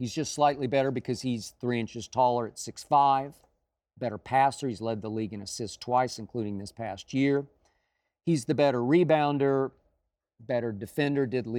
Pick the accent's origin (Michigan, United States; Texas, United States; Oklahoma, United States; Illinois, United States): Oklahoma, United States; Oklahoma City; They were teammates on the Oklahoma City Thunder, speaking of my hometown.